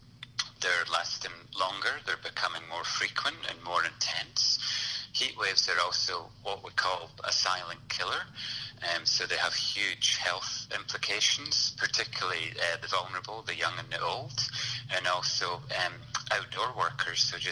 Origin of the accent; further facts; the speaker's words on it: Scotland, United Kingdom; obviously I come from Scotland and it's pretty dreary, as we say. It can be wet and cold, and there's not much sunshine.